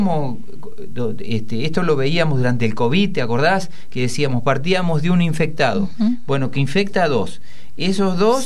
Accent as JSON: {"language": "Spanish", "town": "Pirovano", "region": "Buenos Aires Province", "country": "Argentina", "tie": "born or raised there", "said": "Mi pueblo, Piroano, en el partido de Bolívar"}